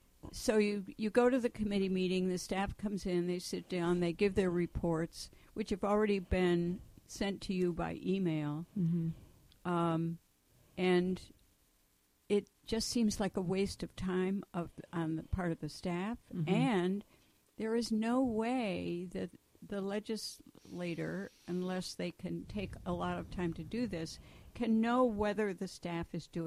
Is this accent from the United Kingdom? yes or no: no; Hudson, United States; I'm a woman. I'm a Democrat in a sea of Republicans. I'm from Hudson.